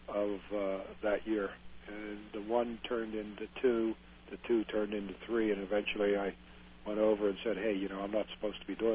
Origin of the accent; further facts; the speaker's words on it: West Virginia, United States; Wheeling, West Virginia, mm-hmm. which is close to my hometown